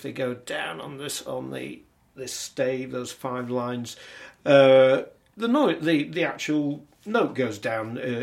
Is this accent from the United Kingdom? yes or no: yes; Timperley, North West England, United Kingdom; I'm from Timperley in Cheshire. That's where I was born and brought up.